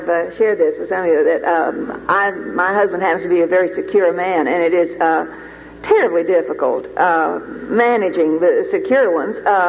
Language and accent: English; Texas, United States; And I'm the woman from Texas.